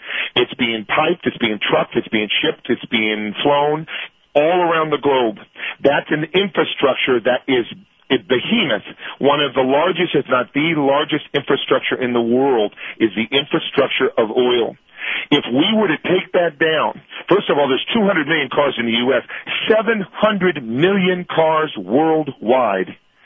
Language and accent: English; United States; I'm an American born and raised